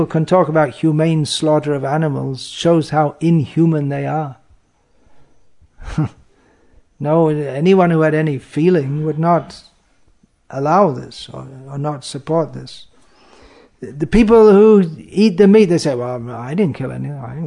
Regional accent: England, United Kingdom; I know myself, growing up in England, eating meat, I never thought there was anything wrong with it.

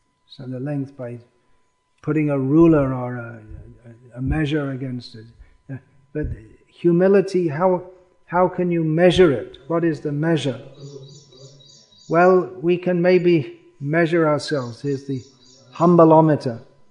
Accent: England, United Kingdom; Growing up in England, where people say the part of England I'm from

